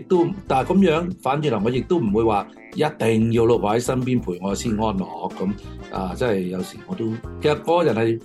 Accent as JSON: {"language": "Cantonese", "country": "China", "said": "即係但係我哋中國人都話啊嘛，防人之心不可無"}